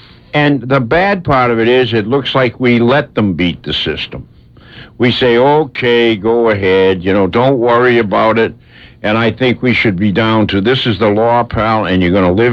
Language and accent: English; Boston, Massachusetts, United States; I come from Boston. That's an alien planet, you know.